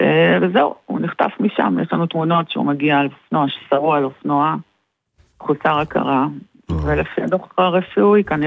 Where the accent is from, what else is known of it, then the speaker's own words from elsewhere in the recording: Meitar, Southern District, Israel; ממיתר, ושוב ליד באר שבע.